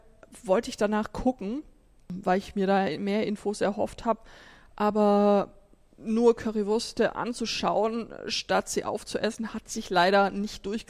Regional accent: West Germany, Germany; So als Westdeutsche

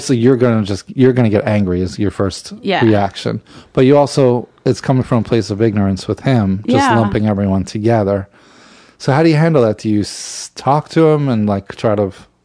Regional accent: New York, United States; I'm in New York, I'm a New Yorker.

